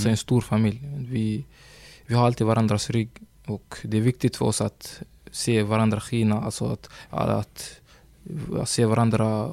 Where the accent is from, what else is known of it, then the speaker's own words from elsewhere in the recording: Sundsvall, Västernorrland County, Sweden; Jag växte upp i Nacksta, Sundsvall.